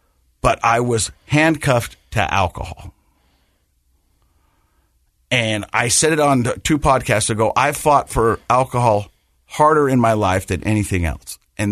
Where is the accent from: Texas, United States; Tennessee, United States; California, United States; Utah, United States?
Utah, United States; Ogden; I'm from Ogden.